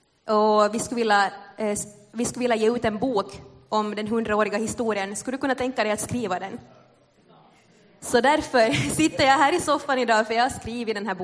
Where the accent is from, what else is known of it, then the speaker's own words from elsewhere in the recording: Tenala, Uusimaa, Finland; now in Replot, Finland; jag är hemma från Tenala men har bott här i Österbotten sedan 09. Gifte mig med en österbottning, blev kvar här och bor på Replot tillsammans med min familj